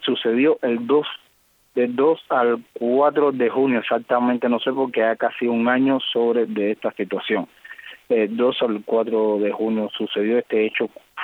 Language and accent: Spanish; Cuba; soy periodista independiente de Cuba.